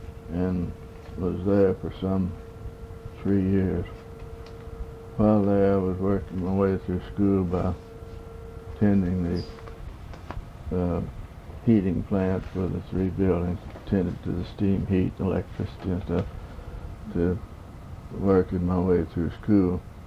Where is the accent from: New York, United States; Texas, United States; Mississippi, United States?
Texas, United States; Amarillo; also born or lived in Greenville, Texas / Oakley Union, Texas; I was born in Greenville, Texas in 1902.